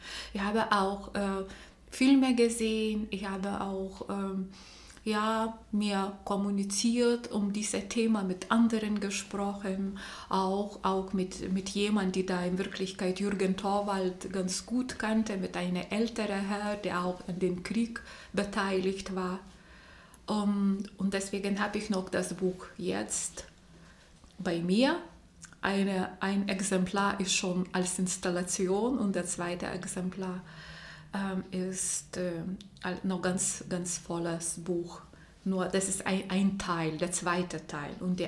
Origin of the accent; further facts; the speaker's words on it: Lithuania; German is a second language; die war in Vilnius, in Litauen, in meiner Heimatland.